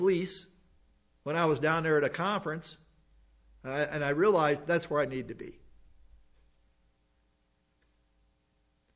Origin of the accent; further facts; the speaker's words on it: Arkansas, United States; I thought I was in paradise because I came from Arkansas.